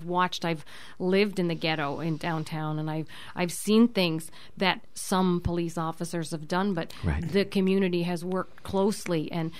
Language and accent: English; St. John's, Newfoundland and Labrador, Canada; St. John's, Newfoundland.